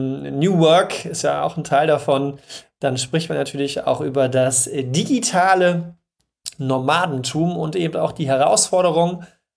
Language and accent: German; eastern Germany, Germany; Ich bin ja Ossi.